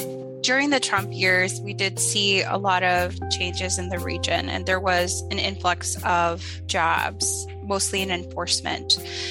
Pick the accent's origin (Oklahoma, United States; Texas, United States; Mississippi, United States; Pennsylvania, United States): Texas, United States; Brownsville; I am a self-identified fronterista. So I'm from Brownsville, Texas, and grew up in the Rio Grande Valley.